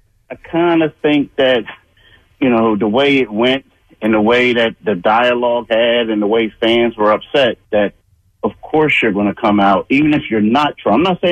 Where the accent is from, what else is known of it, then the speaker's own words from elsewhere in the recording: Philadelphia, Pennsylvania, United States; as a Philadelphian, you feel as if that effort is unacceptable. And you, that's just how we are.